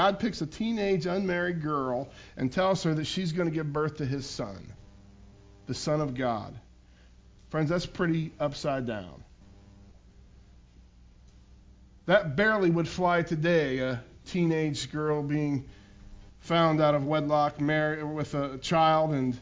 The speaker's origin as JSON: {"language": "English", "town": "Pickwell", "region": "Ohio", "country": "United States", "tie": "born or raised there", "said": "In my hometown in Pickwell, Ohio, one year when we were celebrating Christmas"}